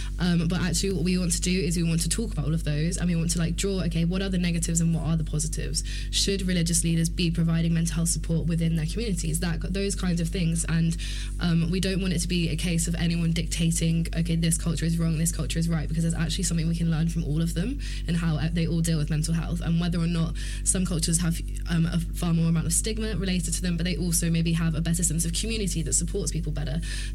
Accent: Bristol, South West England, United Kingdom; I'm from Bristol, it's different there to how it is here

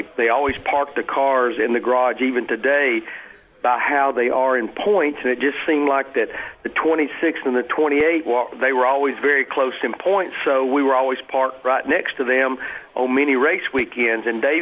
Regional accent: Hueytown, Alabama, United States; because we're both from the Birmingham, Hueytown, Alabama area.

